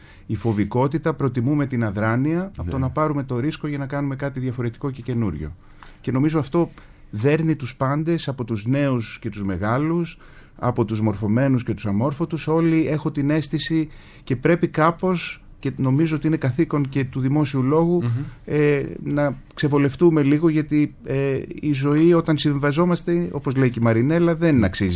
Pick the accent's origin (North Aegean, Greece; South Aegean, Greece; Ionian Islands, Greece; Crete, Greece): Ionian Islands, Greece; Corfu; born there; Γεννήθηκα στην Κέρκυρα, αλλά με την Κέρκυρα δεν έχω κάποια σχέση.